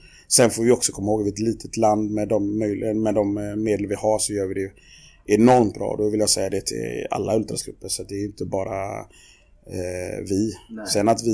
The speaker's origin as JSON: {"language": "Swedish", "town": "Frölunda", "region": "Västra Götaland County", "country": "Sweden", "said": "Jag är 78, de andra är där 77, 76, 75, 74 någonstans. Så vi är lite äldre då. Men det vi hade gemensamt var att vi var från Frölunda de flesta."}